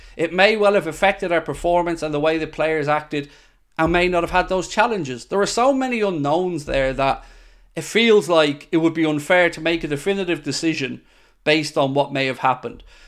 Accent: Ireland; I'm Irish, as you may be aware.

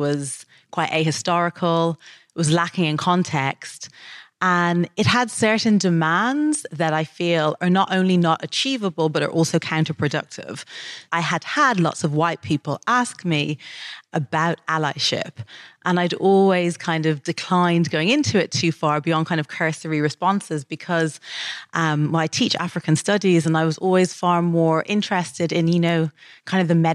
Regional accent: Dublin, Leinster, Ireland; When I was growing up in Dublin, there were like so many horses, so many urban horses.

